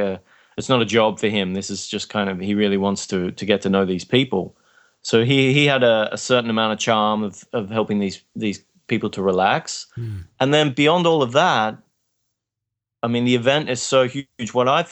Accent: Australia; I'm from Australia.

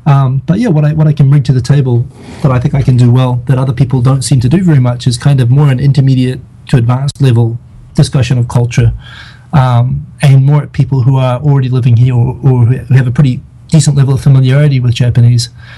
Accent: New Zealand; born or raised there; also born or lived in Singapore

